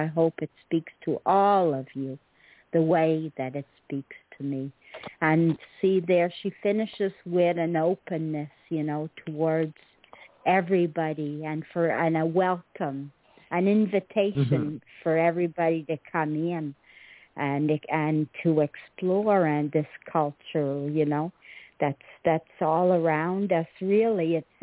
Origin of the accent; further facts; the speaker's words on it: Canada; I didn't even know this existed, and I'm from Canada.